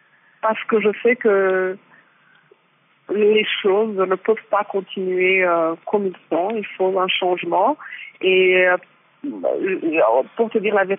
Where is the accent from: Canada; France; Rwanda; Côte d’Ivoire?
Rwanda